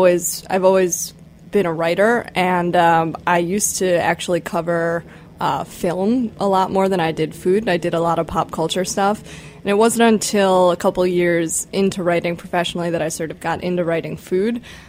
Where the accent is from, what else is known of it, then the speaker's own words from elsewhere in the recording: Chicago, Illinois, United States; I actually wrote a story about openly gay students in my high school, of which I grew up in Chicago, and I went to a big public high school